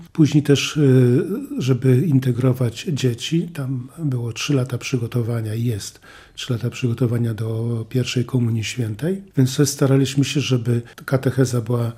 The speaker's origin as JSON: {"language": "Polish", "town": "Węgrów", "region": "Masovian Voivodeship", "country": "Poland", "said": "Ja pochodzę z parafii Węgrów."}